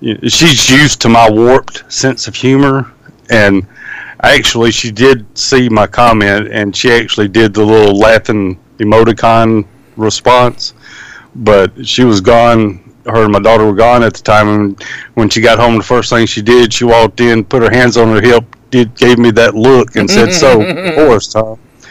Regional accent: the South, United States; growing up in the South and in the woods and umpteen times out hunting and fishing

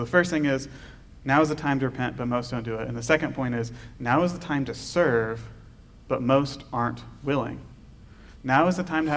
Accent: Maryland, United States; so I grew up in Maryland outside of D.C. in the suburbs of D.C.

